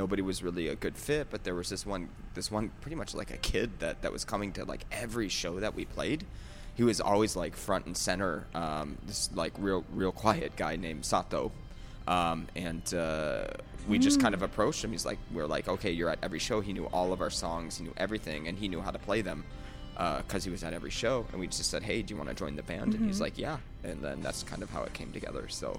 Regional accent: Midwest, United States; So we grew up playing like pop punk or alternative, you know, growing up in the Midwest and whatnot.

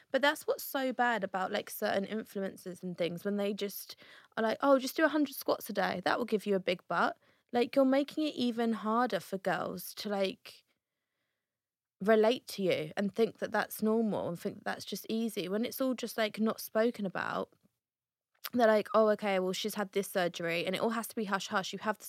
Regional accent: East of England, United Kingdom; We are from Essex. It's very like gym town laundry.

